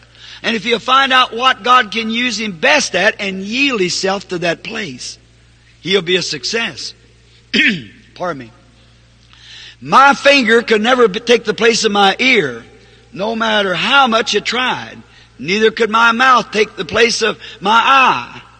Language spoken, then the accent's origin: English; the South, United States; I'm a Southerner.